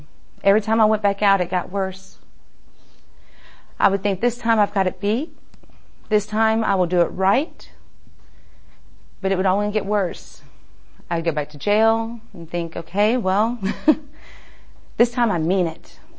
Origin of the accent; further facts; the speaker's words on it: Georgia, United States; also born or lived in Florida; I was born in Florida, raised in Georgia, and I grew up in a household that was full of chaos.